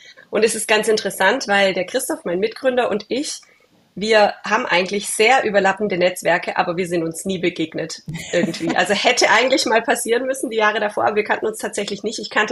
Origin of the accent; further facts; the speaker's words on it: Tübingen, Baden-Württemberg, Germany; ich komme ja aus Tübingen ursprünglich sogar.